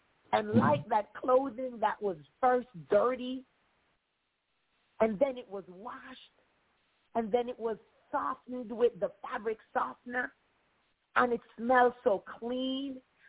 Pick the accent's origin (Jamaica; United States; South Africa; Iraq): Jamaica; The next thing for me is that growing up in Jamaica, I love to do, whenever you do the laundry outside